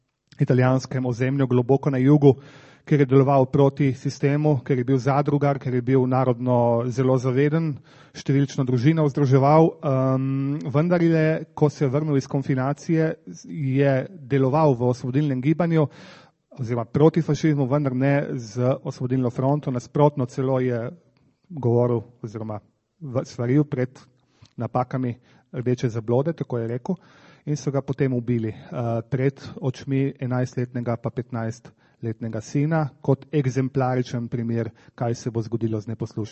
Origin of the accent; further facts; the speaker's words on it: Slovenian Littoral, Slovenia; kajti Primorci smo živeli relativno blizu meje